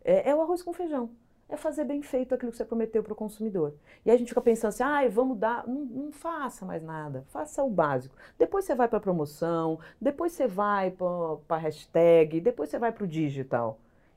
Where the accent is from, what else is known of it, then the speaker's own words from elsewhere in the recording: São Paulo, Brazil; Eu cresci, nasci em São Paulo, na Climação, mas morava no interior.